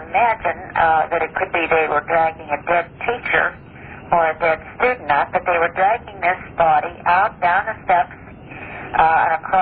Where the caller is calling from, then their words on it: Pittsburgh, Pennsylvania, United States; I'm calling you from Pittsburgh, Pennsylvania.